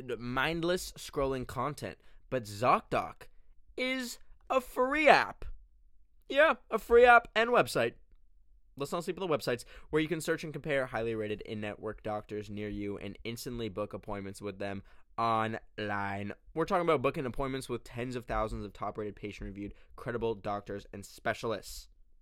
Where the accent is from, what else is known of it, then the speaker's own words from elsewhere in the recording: Canada; I'm not an American, still fully Canadian, baby.